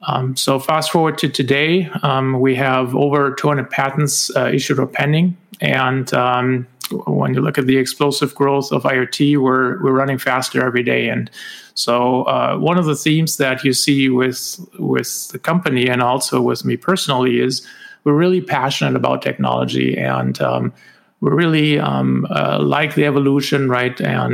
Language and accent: English; Germany; now in United States; So I'm originally from Germany. I live in the States now for over two decades now.